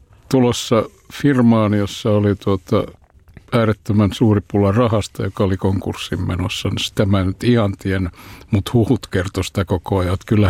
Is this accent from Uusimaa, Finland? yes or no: yes; Helsinki, Uusimaa, Finland; born there; Toisaalta mä olen syntynyt Kalliossa yksinhuoltajan perheessä, ei meillä ollut koskaan rahaa.